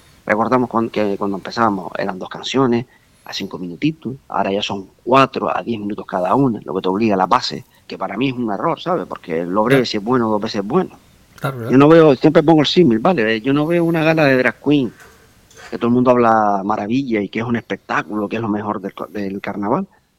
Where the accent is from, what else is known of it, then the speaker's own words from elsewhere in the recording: Agüimes, Canary Islands, Spain; porque eres la murga que sale fuera y la gente te relaciona con Agüime siempre, pues para nosotros es un orgullo defender el nombre de nuestro pueblo